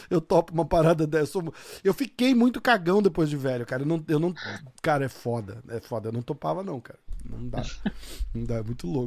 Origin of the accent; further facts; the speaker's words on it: São Paulo, Brazil; Eu sou de São Paulo, cara.